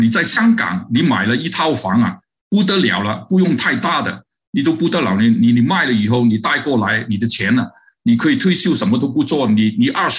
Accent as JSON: {"language": "Chinese", "country": "China", "also_born_or_lived": "Canada"}